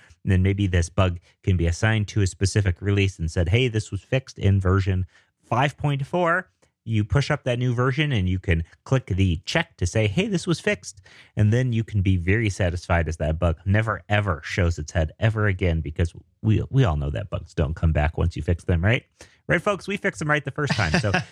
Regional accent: Denver, Colorado, United States; I'm a developer from Denver.

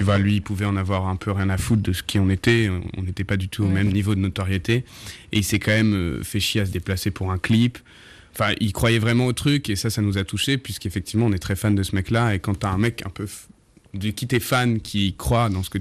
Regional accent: Avignon, Provence-Alpes-Côte d'Azur, France; mais moi je viens d'Avignon. Et c'est effectivement un super truc quand tu es dans une petite ville d'avoir autant de choix dans les films.

